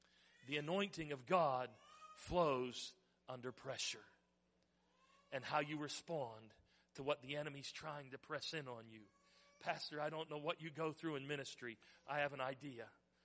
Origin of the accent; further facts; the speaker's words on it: Parker, Pennsylvania, United States; I grew up in Parker, Pennsylvania. I spent pretty much the first 38 years of my life in Parker, Pennsylvania.